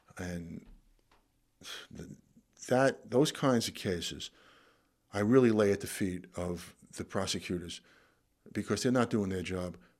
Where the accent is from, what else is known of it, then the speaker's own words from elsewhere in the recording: Brooklyn, New York, United States; I wanted to work for Frank Hogan, who was a legend in New York, growing up in Brooklyn.